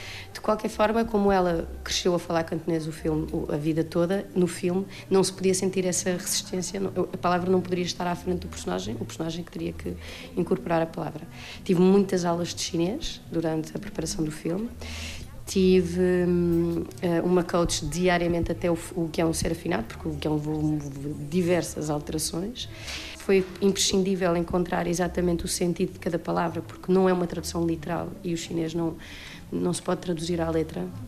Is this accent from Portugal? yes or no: yes; Portugal